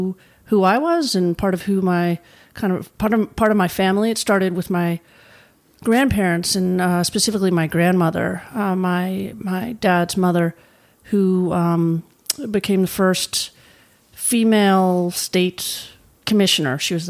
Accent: Nashville, Tennessee, United States; also born or lived in Memphis; I'm originally from Tennessee and grew up with an older sister, about 4 years older.

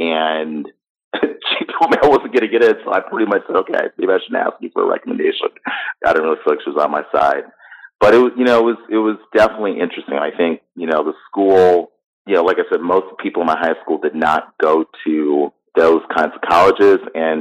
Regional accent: New York, United States; also born or lived in Canada; I grew up in upstate New York. My dad worked at GE for about 13 years. I was born in Canada.

